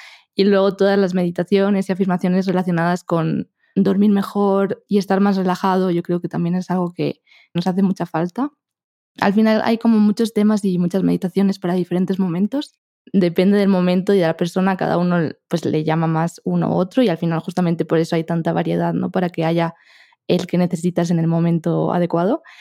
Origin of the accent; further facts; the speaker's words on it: Spain; accent: Spanish; ya tengo una mezcla de acentos que no sé ni de dónde tengo el acento. Pero sí, mi acento es español, obviamente.